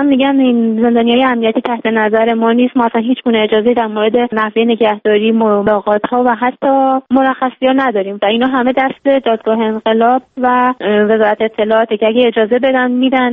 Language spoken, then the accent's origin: Persian; Iran; به عنوان یک ایرانی درخواست میکنم به وضعیت پدر من رسیدگی کنن.